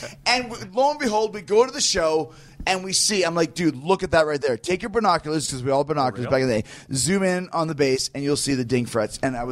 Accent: Canada; We're from Canada. It's the New Regal. Eh?

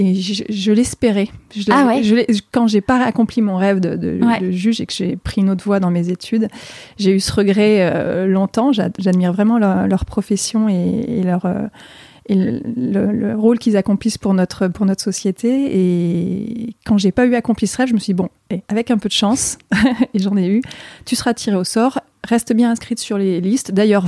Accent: Auvergne-Rhône-Alpes, France; Je suis née en région grenobloise. Mes parents habitaient d'abord dans un immeuble à Échirolles, et puis ensuite, mais j'ai pas de souvenir de cette période-là, et puis j'ai vécu dans des petits villages en région grenobloise.

